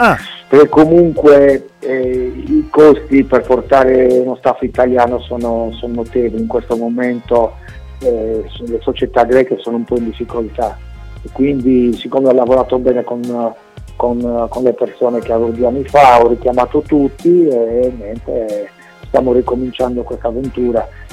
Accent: Sardinia, Italy; Io sono sardo

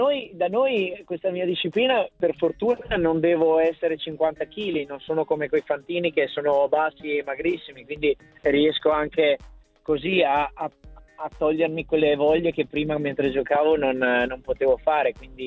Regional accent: Ferrara, Emilia-Romagna, Italy; E la mia passione da buon emiliano ferrarese c'è sempre stata nel mondo del trotto

